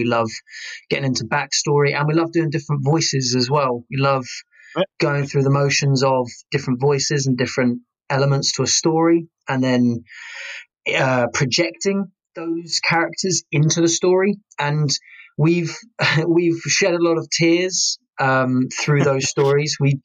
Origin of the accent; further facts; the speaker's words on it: South East England, United Kingdom; I'm originally from Kent, and we had a place in Chatham